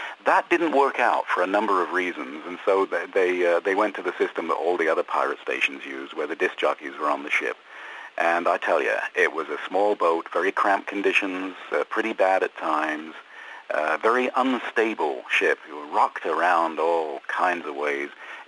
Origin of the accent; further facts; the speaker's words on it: Newark-on-Trent, East Midlands, United Kingdom; Although I'm kind of a local lad in a way to Nottingham in the East Midlands, I was born and raised in Newark.